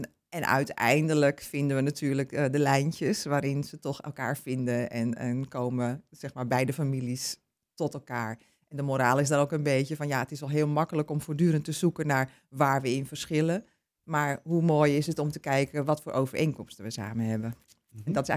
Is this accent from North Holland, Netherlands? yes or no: yes; Beemster, North Holland, Netherlands; ik ben geboren en getogen in de Beemster en ik woon nu al jaren in Purmerend.